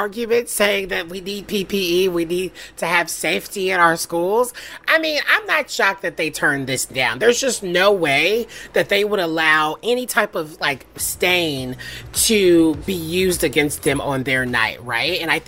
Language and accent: English; Tennessee, United States; Idaho, Minnesota, and unfortunately, my home state, Tennessee.